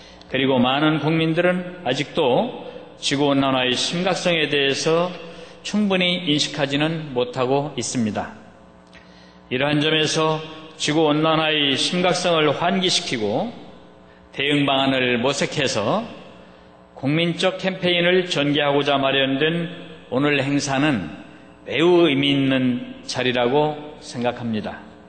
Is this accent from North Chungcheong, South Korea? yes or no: no; Anyang, Gyeonggi Province, South Korea; 저는 안양 출신의 국회의원